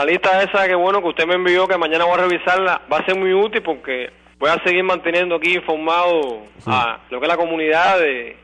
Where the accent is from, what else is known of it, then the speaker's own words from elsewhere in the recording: Havana, Cuba; now in Camagüey, Cuba; yo estoy en Camagüey, pero yo soy nacido y criado en La Habana.